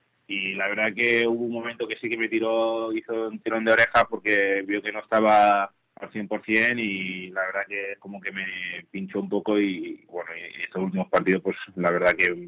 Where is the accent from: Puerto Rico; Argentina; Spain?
Spain; Granollers, Catalonia; born there; desde mi hermano mayor hasta mi hermana chica, somos nacidos en Granollers